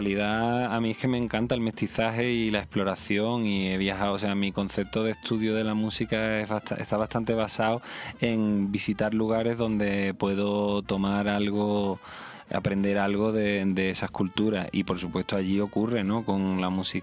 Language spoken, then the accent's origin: Spanish; El Puerto de Santa María, Andalusia, Spain; Sí, ahí en el puerto de Santa María, al lado de Cádiz, es donde yo me he criado y bueno, y con mucha conexión con Cádiz.